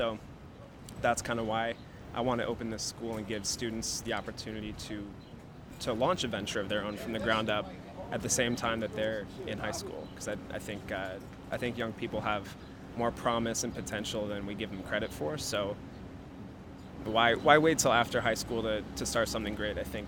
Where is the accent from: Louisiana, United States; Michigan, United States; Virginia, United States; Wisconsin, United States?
Michigan, United States; Saline; So I think it's important that in a city that's close to where I grew up outside of Ann Arbor.